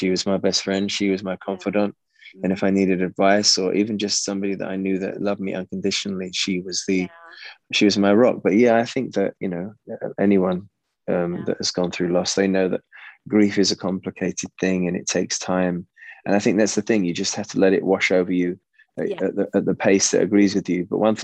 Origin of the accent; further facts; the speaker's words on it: London, United Kingdom; I need to get back to Britain and my hometown of London